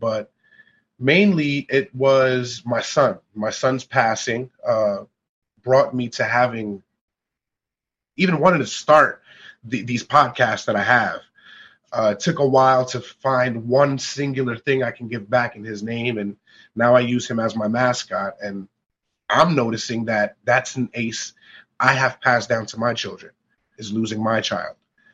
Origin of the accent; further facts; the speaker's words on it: Bronx, New York, United States; I'm a Puerto Rican man growing up in the Bronx.